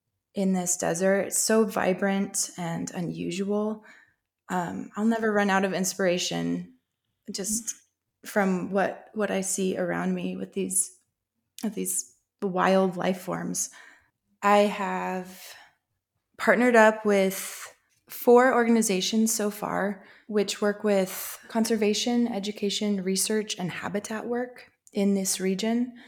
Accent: Show Low, Arizona, United States; I grew up in Sholo, Arizona, actually outside of town. So it was a really country rural setting.

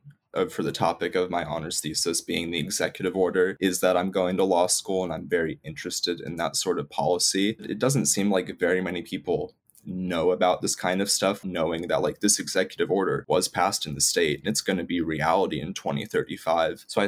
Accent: San Diego, California, United States; I'm from San Diego, and I'm currently getting my bachelor's degree in environmental science

